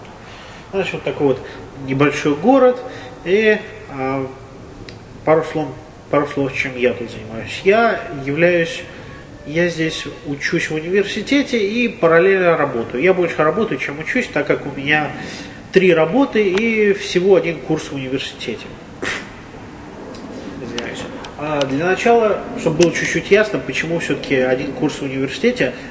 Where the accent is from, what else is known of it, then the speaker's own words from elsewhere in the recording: Moscow, Russia; я родился и вырос в Москве, в замечательном городе Москве, прожил большинство своей жизни в таком ранее знаменитом районе Юго-Западное, а если точнее, то Солнцево.